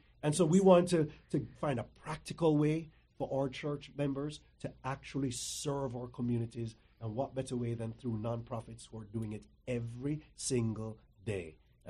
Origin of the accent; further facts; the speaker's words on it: Jamaica; So I'm originally from Jamaica.